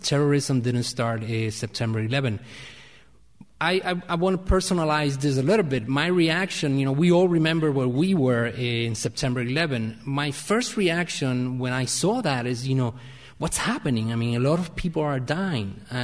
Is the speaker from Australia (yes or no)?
no; Puerto Rico; I'm originally from Puerto Rico